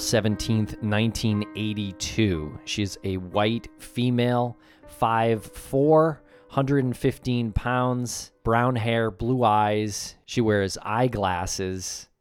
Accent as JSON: {"language": "English", "town": "Medford", "region": "Massachusetts", "country": "United States", "tie": "born or raised there", "said": "Nah, I grew up in Medford, Massachusetts."}